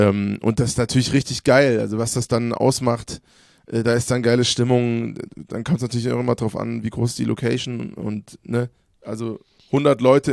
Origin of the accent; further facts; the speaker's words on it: Hofheim, Hesse, Germany; also born or lived in Offenbach; So, ich bin in Offenbach geboren, in Hofheim aufgewachsen.